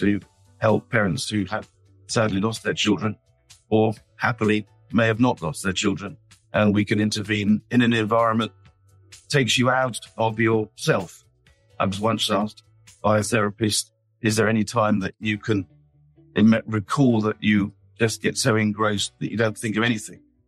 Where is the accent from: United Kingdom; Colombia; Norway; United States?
United Kingdom; South West England; I grew up on the Helford River and sailed since the age of four